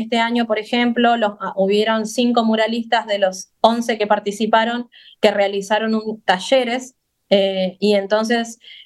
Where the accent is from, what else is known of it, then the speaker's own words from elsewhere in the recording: Tierra del Fuego, Argentina; generalmente somos casi todos fueguinos, entonces este evento en especial era muy, muy particular para nosotros, porque tiene que ver con nuestra tierra